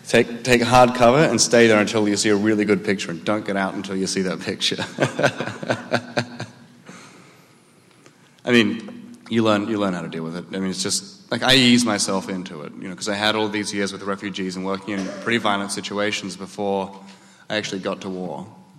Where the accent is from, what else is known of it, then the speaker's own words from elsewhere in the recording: Australia; moved away; the stuff that I grew up on back in Australia.